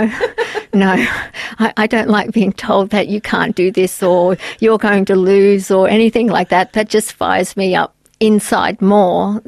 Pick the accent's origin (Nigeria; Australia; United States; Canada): Australia; Brisbane, Queensland; And when I moved up to back to Brisbane, I'm originally from Brisbane